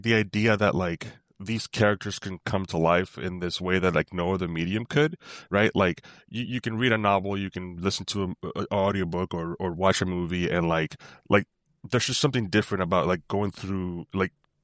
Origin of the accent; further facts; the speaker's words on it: Bronx, New York, United States; It was just growing up in the Bronx, I wasn't... like my parents were not particularly comfortable with letting us out of the house often.